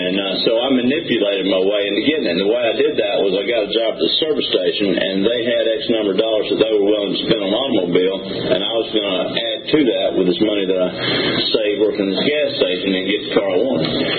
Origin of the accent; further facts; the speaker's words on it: Atlanta, Georgia, United States; I was born here in Atlanta in 1957, July 7th, and so I've never lived more than, I guess, 15, 20 miles miles from here